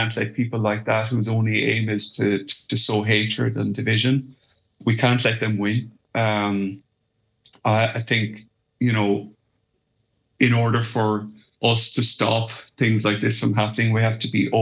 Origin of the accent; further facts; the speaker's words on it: Ireland; I do think as Irish people, we don't talk enough about it.